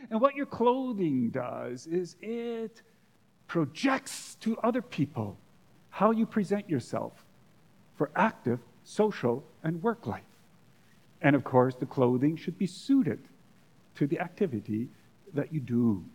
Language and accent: English; Canada; After all, we're Canadian, right?